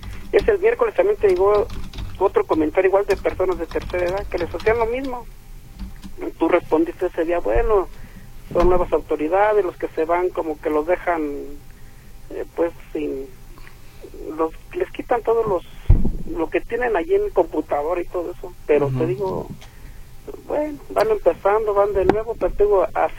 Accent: Tlaquepaque, Jalisco, Mexico; soy discapacitado visual y soy del municipio de Tlaquepaque.

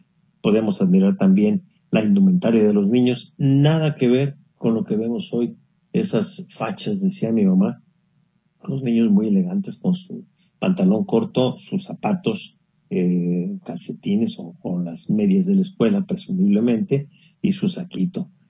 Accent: Salina Cruz, Oaxaca, Mexico; born there; yo nací en Salina Cruz, Oaxaca. Ajá. Y soy salado de corazón.

